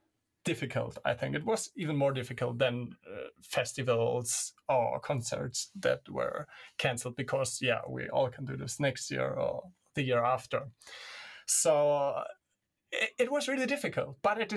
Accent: Germany; English is a second language; Like I said in the first episode, I'm from Germany. My family still lives in Germany

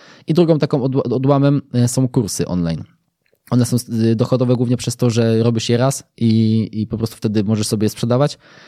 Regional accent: Gdańsk, Pomeranian Voivodeship, Poland; ja jestem z Gdańska

